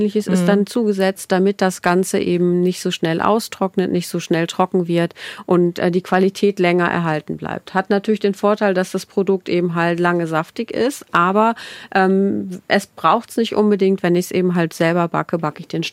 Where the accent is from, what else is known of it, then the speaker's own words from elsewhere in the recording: North Germany, Germany; Und ich komme aus Norddeutschland